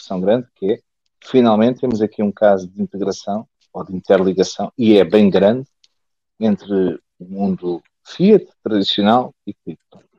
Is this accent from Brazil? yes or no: no; Portugal; isto é o que nós andamos a pagar enquanto portugueses.